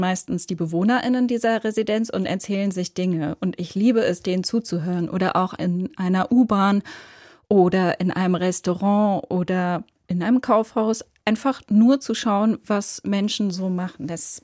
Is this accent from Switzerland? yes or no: yes; Switzerland; first language Swiss German; dass meine Muttersprache der Dialekt, also das Schweizerdeutsche ist